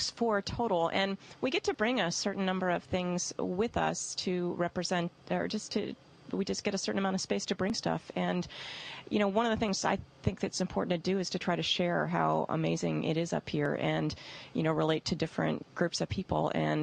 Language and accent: English; Massachusetts, United States; Well, I'm from Massachusetts, and I brought my own flute, which was made by a really neat company in Massachusetts.